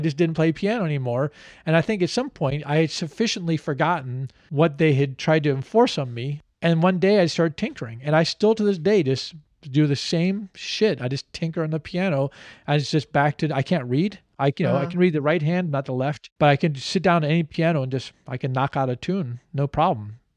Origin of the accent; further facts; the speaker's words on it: Washington, District of Columbia, United States; I grew up on Beecher Street here in Washington.